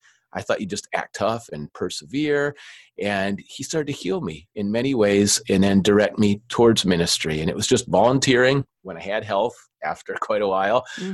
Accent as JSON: {"language": "English", "region": "Minnesota", "country": "United States", "tie": "born or raised there", "said": "when I grew up in Minnesota, the first place we lived, it was an apartment complex in the football stadium for the University of Minnesota Gophers in the parking lot."}